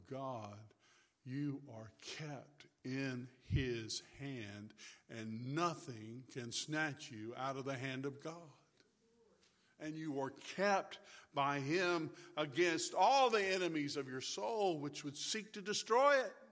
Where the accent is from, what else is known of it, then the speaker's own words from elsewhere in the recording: Fort Morgan, Alabama, United States; I grew up near Fort Morgan, Alabama, which is near Gulf Shores.